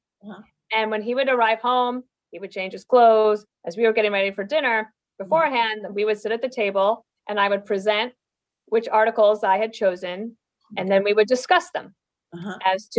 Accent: Evanston, Wyoming, United States; born there; I was born in Evanston, Wyoming. That's a small town, almost at the Utah border, southeastern part of Wyoming.

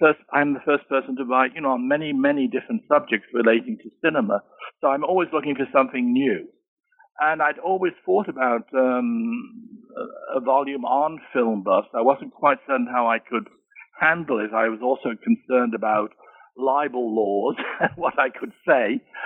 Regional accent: Birmingham, West Midlands, United Kingdom; born there; I was born in Birmingham, England.

